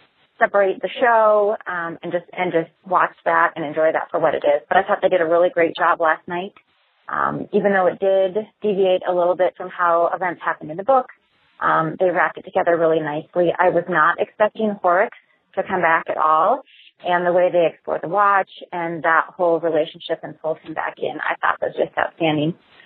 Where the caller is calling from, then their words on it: Des Moines, Iowa, United States; I'm calling from Des Moines, Iowa, with comments about The Watch from last night's episode of Outlander.